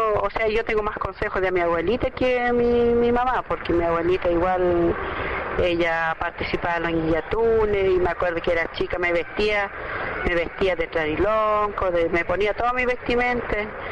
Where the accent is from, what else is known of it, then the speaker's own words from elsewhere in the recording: Tirúa, Biobío, Chile; now in Santiago, Chile; soy mapuche, oriunda de Tirúa. Pero vivo acá en Santiago hace 18 años, ya vivo acá en Santiago.